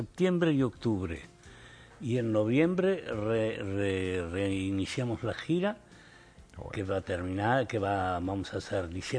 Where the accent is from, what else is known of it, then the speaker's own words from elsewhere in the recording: Argentina; Tomo mate, que soy argentino.